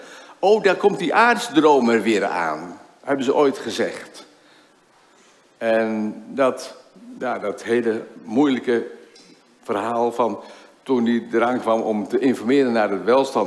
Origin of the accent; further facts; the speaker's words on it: Friesland, Netherlands; Daar liggen ook mijn wortels. Ik ben een Fries van origine. … hè, dat is Fries.